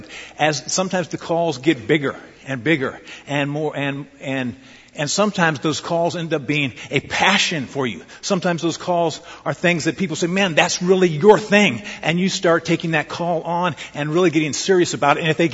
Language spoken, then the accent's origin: English; Lincoln, Nebraska, United States; And second, it was Lincoln, Nebraska, my hometown.